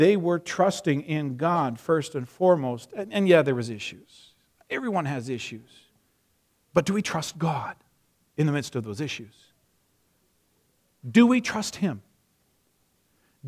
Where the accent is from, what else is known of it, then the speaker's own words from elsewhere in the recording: Alberta, Canada; Yes, I'm an Alberta boy. I grew up in Alberta.